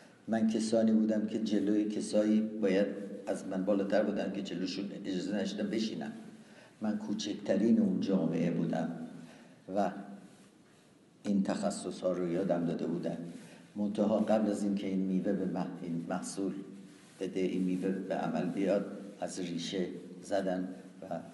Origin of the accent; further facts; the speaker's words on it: Tehran, Tehran Province, Iran; moved away; من در امیریه به دنیا آمدم، کوچه شیبانی.